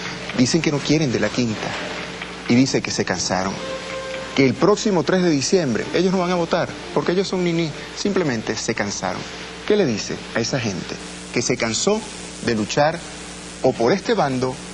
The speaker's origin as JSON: {"language": "Spanish", "country": "Venezuela", "said": "Eso me incluye a mí como venezolano también."}